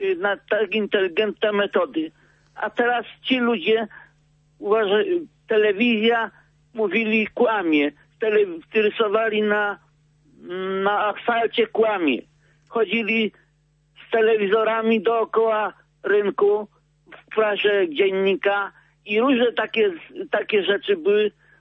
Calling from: Kraków, Lesser Poland, Poland; z Krakowa.

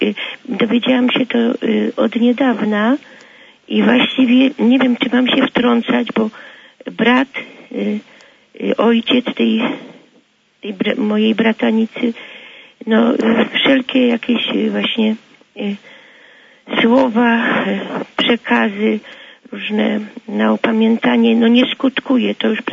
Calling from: Kraków, Lesser Poland, Poland; z Krakowa.

